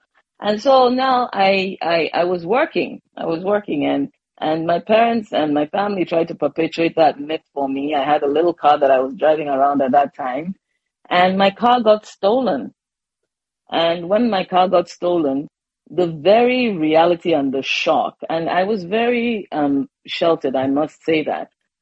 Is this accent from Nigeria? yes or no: yes; Lagos, Nigeria; I was born in Lagos. I lived in GRA, went to Grange International School, which is like a mini England in Nigeria. I spoke Yoruba by default